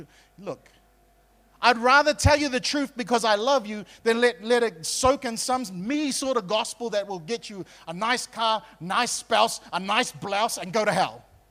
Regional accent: New Zealand; I'm a Kiwi, but I will not let this nation go to hell on my watch.

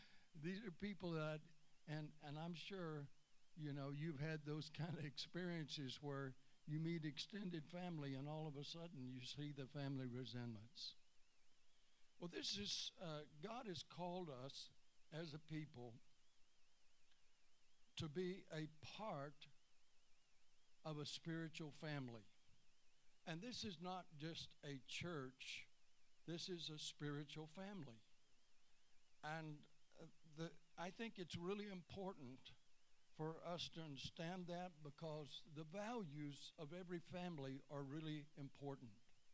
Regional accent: Texas, United States; Aloha, y'all. I'm from Texas originally.

